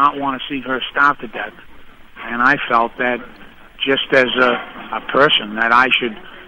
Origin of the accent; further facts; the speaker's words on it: Ireland; Look, I'm Irish. We've never looked kindly on starvation.